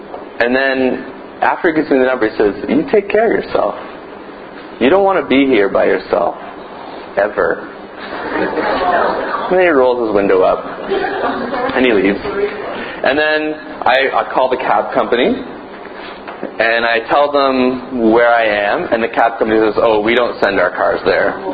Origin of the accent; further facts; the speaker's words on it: Canada; I'm from Canada. I'm a little lost.